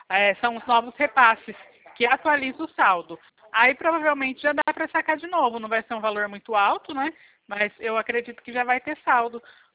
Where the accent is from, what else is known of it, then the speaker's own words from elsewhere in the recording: Bebedouro, São Paulo, Brazil; A gente é de Bebedouro, interior de São Paulo.